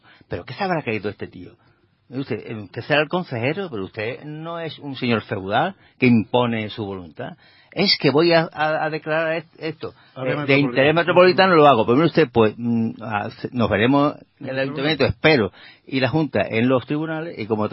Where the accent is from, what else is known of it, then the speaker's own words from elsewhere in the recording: Málaga, Andalusia, Spain; cómo somos los malagueños a la hora de movilizarnos